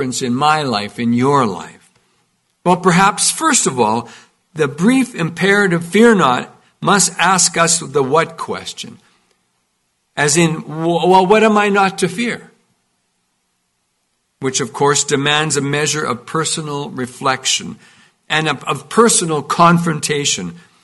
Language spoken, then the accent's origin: English; Carbon, Alberta, Canada; I grew up in Carbon. Some of you know where that is.